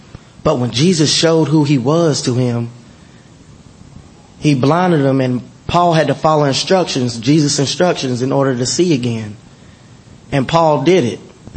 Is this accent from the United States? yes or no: yes; Pisgah Forest, North Carolina, United States; I come from Pisgah Forest, North Carolina.